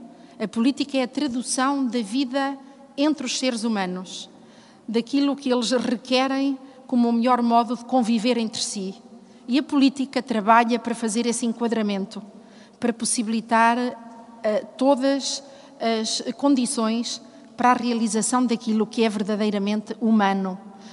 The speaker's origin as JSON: {"language": "Portuguese", "region": "Vila Real", "country": "Portugal", "tie": "born or raised there", "said": "Vila Real, lugar de onde eu venho, onde vivi o 25 de Abril, onde cresci já num tempo em que pude comparar a diferença entre viver antes e depois, entre a ditadura e a democracia"}